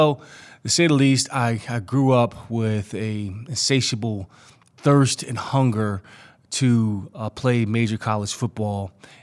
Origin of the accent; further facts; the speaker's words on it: Philadelphia, Pennsylvania, United States; Growing up in Philadelphia, grew up a Penn State fan, had dreams of donning the blue and white for Joe Paterno, wanted nothing more than wear the black cleats and be close to home.